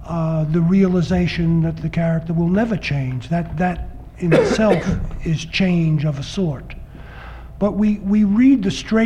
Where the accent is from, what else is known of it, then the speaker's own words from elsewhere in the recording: New York, United States; And I was born and raised in New York.